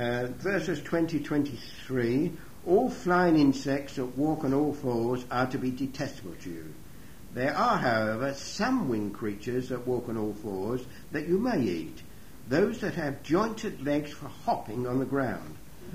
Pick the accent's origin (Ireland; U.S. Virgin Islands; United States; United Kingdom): United Kingdom; England; moved away; And interestingly enough, when we came from England, one of the things they made us do, they checked with us to make certain we hadn't been near any animals